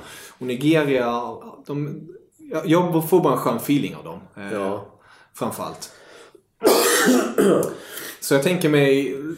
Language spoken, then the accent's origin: Swedish; Germany; Swedish is a second language; jag är tysk och den stora antagonisten är, förutom Italien som har alltid varit jobbiga i tävlingssammanhang, har ju varit Brasilien